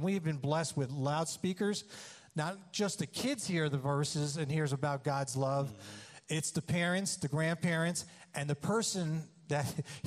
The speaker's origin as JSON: {"language": "English", "region": "New York", "country": "United States", "said": "And I'm from New York, and this is a funny story how I got here."}